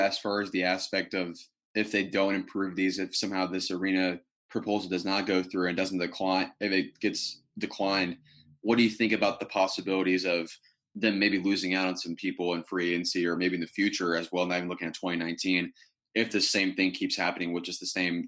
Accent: Indiana, United States; the Pacers, who I'm from Indiana, so I've been following them.

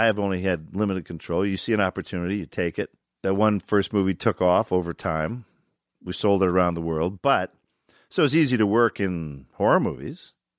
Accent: Michigan, United States; now in Los Angeles, United States; Probably I moved to Los Angeles from Michigan. And so it was time to get out and get an agent and see what you could get.

